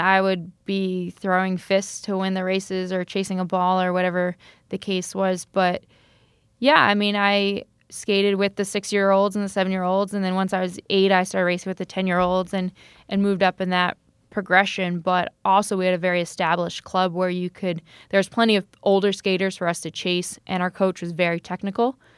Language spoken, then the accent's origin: English; Saratoga Springs, New York, United States; I grew up in Saratoga Springs, New York, which is a speed skating town similar to Milwaukee.